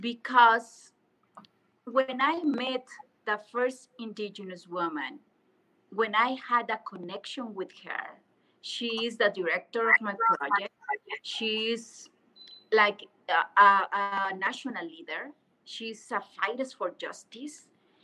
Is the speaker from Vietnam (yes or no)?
no; Mexico; English is a second language; it's unbelievable that I'm from Mexico and I don't know my community.